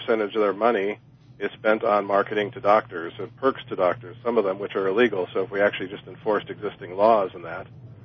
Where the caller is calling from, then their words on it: Denver, Colorado, United States; from Denver.